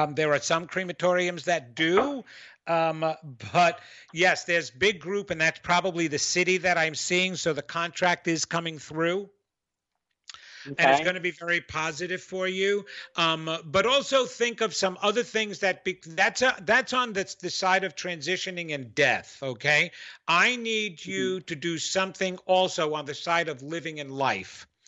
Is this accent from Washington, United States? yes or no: no; New York, United States; accent: New York; oh, by the way, that was my New York accent